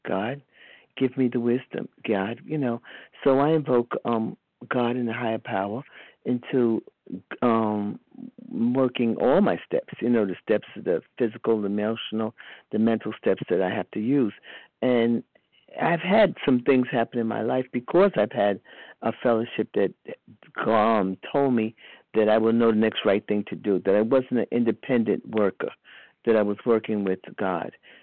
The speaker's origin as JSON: {"language": "English", "town": "Charlotte", "region": "North Carolina", "country": "United States", "said": "I'm from Charlotte."}